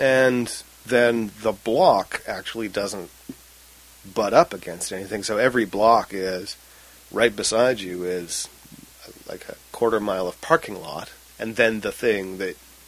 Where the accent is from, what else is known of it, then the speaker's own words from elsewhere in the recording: Surrey, British Columbia, Canada; So I grew up in South Surrey, a place that many people pretend is White Rock.